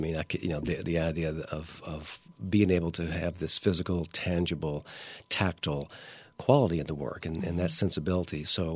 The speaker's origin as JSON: {"language": "English", "town": "Oxford", "region": "Mississippi", "country": "United States", "tie": "born or raised there", "lives_now": "Lafayette, United States", "said": "I grew up in Oxford, Mississippi, and studied at the University of Mississippi."}